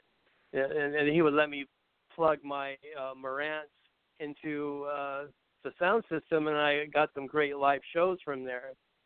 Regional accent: San Diego, California, United States; and I came from San Diego, where the musician, you know, it was just like there was a buzz.

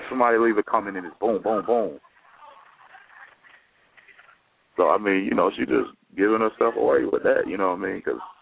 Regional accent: the Carolinas, United States; And, you know, I'm from the Carolinas, so when I found out all this stuff was going on in Charlotte, I was, like, bugging out.

